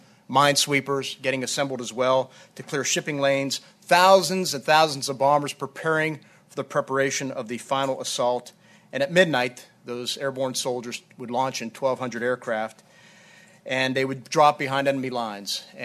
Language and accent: English; Pittsburgh, Pennsylvania, United States; And yes, it's true, I'm from Pittsburgh.